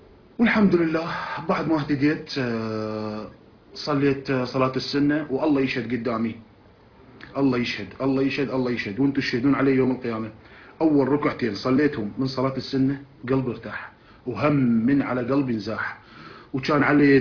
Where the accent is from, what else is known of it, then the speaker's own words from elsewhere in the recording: Iraq; أنا شاب عراقي كنت دائما يعني عاصي لله